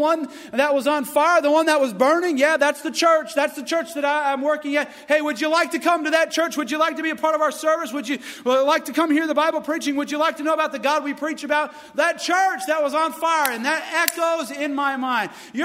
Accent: Clayton, North Carolina, United States; My wife and I, we came from Clayton, North Carolina, and they have that vinegar barbecue stuff. I just never got used to that.

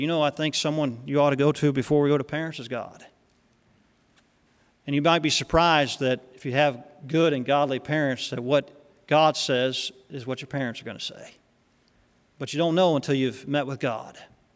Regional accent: the South, United States; I'm from the South, as I mentioned to you before.

